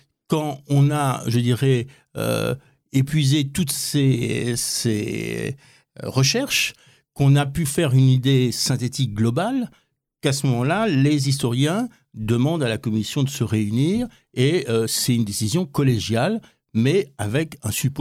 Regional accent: Paris, Île-de-France, France; Parce que je suis un Parisien et à côté de vos locaux, et j'ai épousé une Nancéenne en 75, et donc en 96-97, j'étais à Nancy

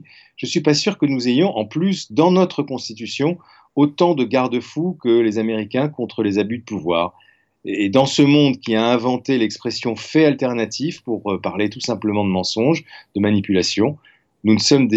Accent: France; Chez nous, en France, c'est le Conseil constitutionnel qui se prononce sur la régularité juridique d'une élection

